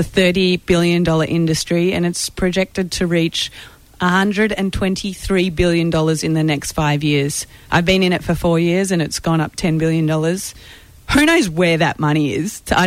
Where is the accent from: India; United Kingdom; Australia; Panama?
Australia; now in United States; Being an Aussie in America and talking normally about sex in an accessible way, people love that.